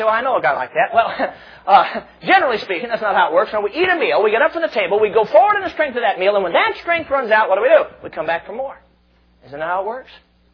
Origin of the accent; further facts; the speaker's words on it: Chicago, Illinois, United States; Now, I think I can say this because I grew up in Chicago, okay? Now, Chicago's not as big as New York, I'll admit that.